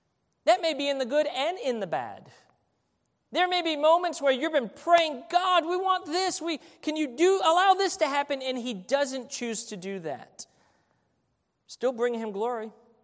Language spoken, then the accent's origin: English; New York City, New York, United States; also born or lived in Cleveland, Ohio; I was born in the Bronx, New York City. Country mouse, city mouse. You know, 14 years in New York City, then 14 years in Cleveland, Ohio.